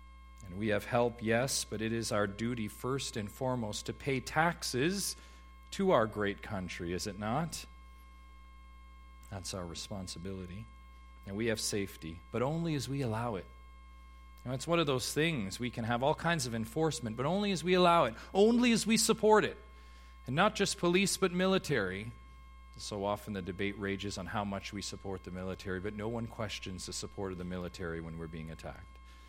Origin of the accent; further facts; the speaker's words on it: Canada; we must agree that being Canadian is a privilege. It's a privilege to be Canadian.